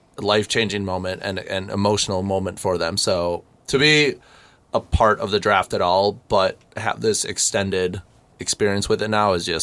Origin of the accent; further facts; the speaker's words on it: Milwaukee, Wisconsin, United States; I mean, I'm a Milwaukee kid. I grew up in Wisconsin.